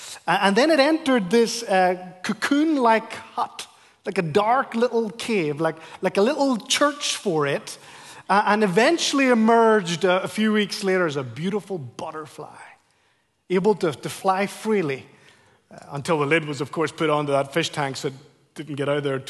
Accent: Ireland; And I'm Irish, so blood does boil in my veins.

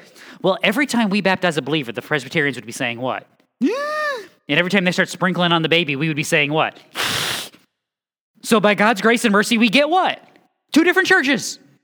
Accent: New England, United States; Yeah, we would never do that. I'm from New England. We do that all the time.

